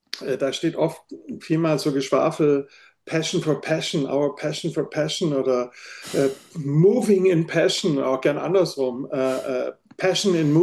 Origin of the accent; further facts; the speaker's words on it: Baden-Württemberg, Germany; ich komme ja aus dem Schwabenland